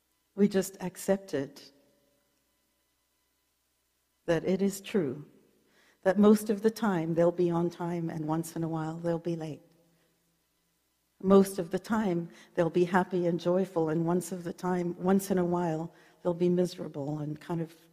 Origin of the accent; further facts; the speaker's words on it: South Africa; born there; Some of you may know I was born in South Africa